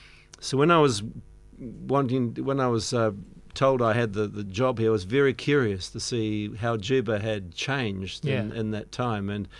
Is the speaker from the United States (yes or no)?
no; New Zealand; I grew up in New Zealand. I've worked overseas for 20 years in various countries around the world